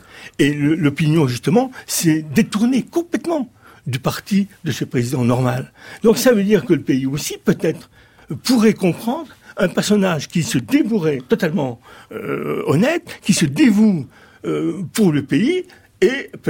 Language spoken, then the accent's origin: French; Grand Est, France; Moi, je ne suis pas du Midi. Je suis Lorrain, et chez nous, on cache nos sentiments.